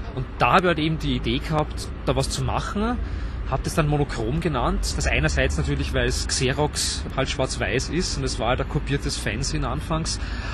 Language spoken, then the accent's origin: German; Stockerau, Lower Austria, Austria; moved away as an adult; now in Vienna, Austria; In Wien bin ich, seit ich ungefähr 23 bin. Ich komme aus Stockerau. Stockerau ist eine kleine Stadt, 13.000 Einwohner, kein richtiges Dorf, aber auch keine richtige Stadt.